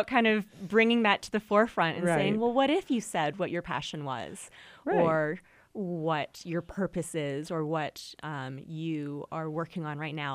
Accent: Canada; also born or lived in Mexico; now in Park City, United States; You know, I'm from Canada. I lived in Mexico. I moved to Park City.

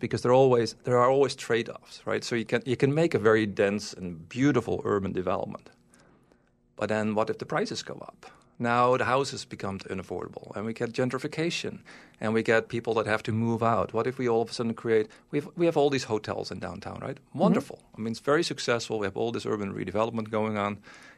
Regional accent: Florida, United States; moved away as an adult; So I came from Florida, right? I moved here in 2012.

